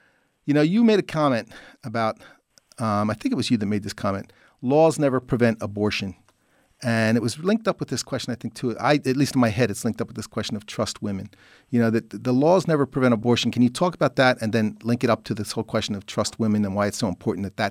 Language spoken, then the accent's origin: English; Los Angeles, California, United States; a play that I saw in my hometown of Los Angeles.